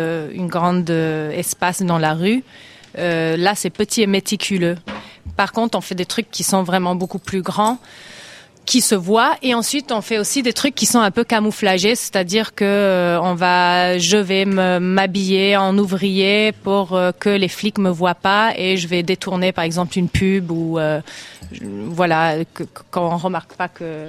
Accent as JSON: {"language": "French", "region": "Alaska", "country": "United States", "tie": "born or raised there", "said": "Oui, j'ai grandi en Alaska pendant la guerre froide."}